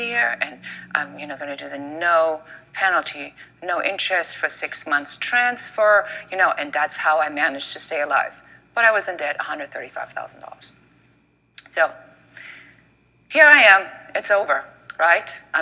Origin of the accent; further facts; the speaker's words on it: Germany; now in United States; I'm the American dream, the girl from Germany